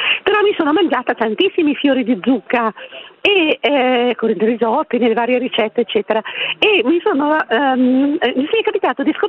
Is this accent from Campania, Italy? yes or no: no; Piedmont, Italy; Io sono piemontese